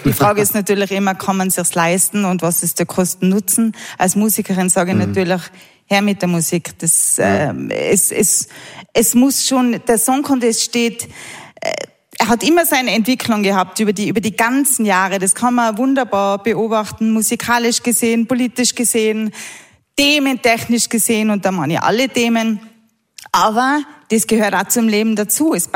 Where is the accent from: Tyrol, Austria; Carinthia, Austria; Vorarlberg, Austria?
Tyrol, Austria; Als Tirolerin muss ich natürlich sagen